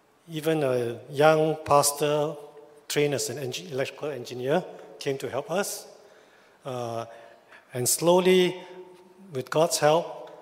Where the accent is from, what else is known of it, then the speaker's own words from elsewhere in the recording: Singapore; We are from Singapore. You know, Singapore, we want to move to somewhere, we just either talk to a HDB or talk to an estate agent.